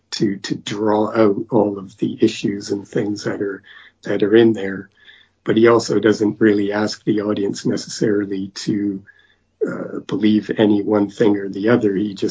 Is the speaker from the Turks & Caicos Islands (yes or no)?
no; Canada; now in United Kingdom; especially here in the UK, because obviously, I'm Canadian originally